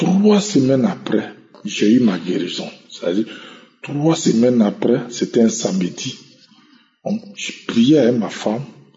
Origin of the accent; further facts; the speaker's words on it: Côte d’Ivoire; Je suis ivoirien. Je réside à Yamoussoukro.